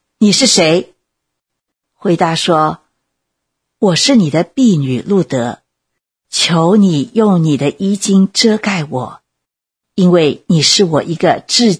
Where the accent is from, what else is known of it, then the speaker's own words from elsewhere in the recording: China; 这不是跟我们中国人城隍庙口的文化很接近吗？